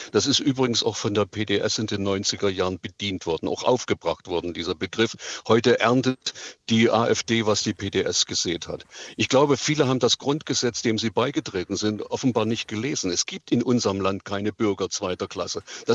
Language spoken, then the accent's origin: German; East Germany, Germany; Ich bin Deutscher. Ich weiß nicht, ich habe mich auch in der DDR als Deutscher gefühlt